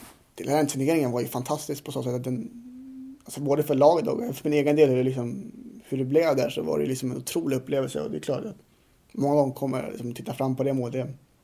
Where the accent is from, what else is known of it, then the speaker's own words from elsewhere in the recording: Sweden; som svensk fotbollsspelare är det största jag har för att prestera i ett land